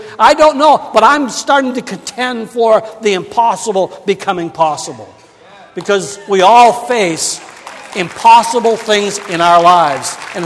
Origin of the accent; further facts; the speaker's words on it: Maine, United States; I never left my home state of Maine until I was in my teens. I had never gone beyond the borders of Maine.